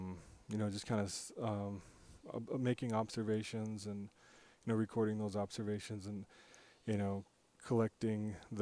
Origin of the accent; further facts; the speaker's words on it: South Dakota, United States; I'm also from the area, and I'm Native American, I'm Oglala Lakota, so I have a unique perspective, you know, about this area and the Black Hills